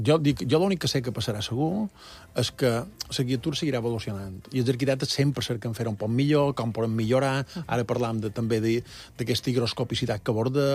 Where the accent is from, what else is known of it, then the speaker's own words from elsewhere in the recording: Colònia de Sant Jordi, Balearic Islands, Spain; Sí, jo som de la Colònia, era de la Colònia, ara ja no sé exactament, no és el que era, però sí, la Colònia encara.